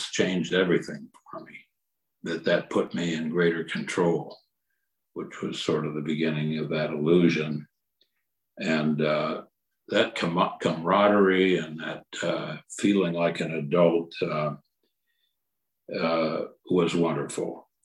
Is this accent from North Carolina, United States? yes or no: no; Iowa, United States; I began to feel that compulsion as a boy growing up in Iowa